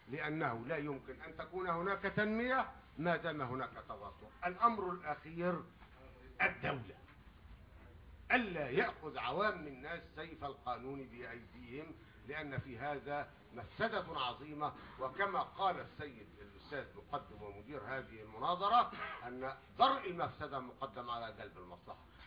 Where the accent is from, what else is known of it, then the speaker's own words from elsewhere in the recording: Egypt; انني كمصري مسلم ليبرالي